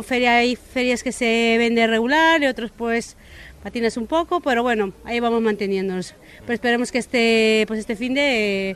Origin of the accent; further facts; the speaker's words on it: Peru; Yo soy peruana